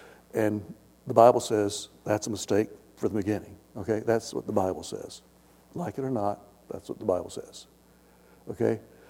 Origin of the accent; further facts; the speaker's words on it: Tennessee, United States; one of the biggest, most influential Baptist churches in the state of Tennessee, my home state.